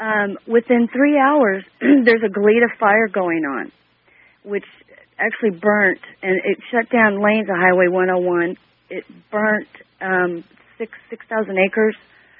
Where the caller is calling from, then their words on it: Ventura, California, United States; I'm calling from Ventura, California.